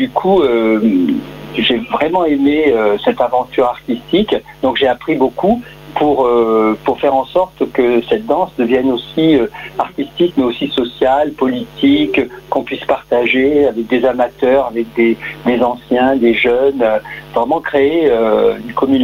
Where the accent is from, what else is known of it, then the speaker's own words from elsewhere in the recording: Grenoble, Auvergne-Rhône-Alpes, France; je suis resté à Grenoble, je suis grenoblois